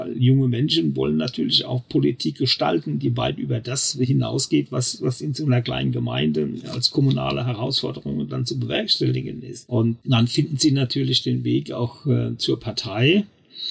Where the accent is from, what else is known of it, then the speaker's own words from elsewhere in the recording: Rhineland-Palatinate, Germany; Struktur, die wir in der Pfalz, was